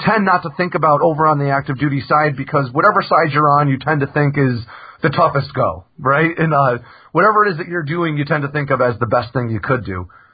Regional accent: Vermont, United States; But when I was growing up in Vermont, the only gun laws in Vermont were like the federal guidelines.

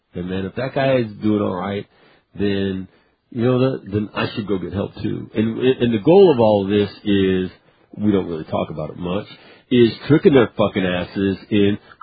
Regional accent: Sacramento, California, United States; but I grew up in Sacramento, which is about 90 minutes from Tahoe.

